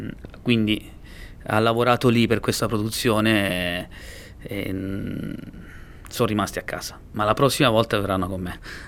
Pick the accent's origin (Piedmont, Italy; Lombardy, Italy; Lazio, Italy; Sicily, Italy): Sicily, Italy; per me che sono siciliano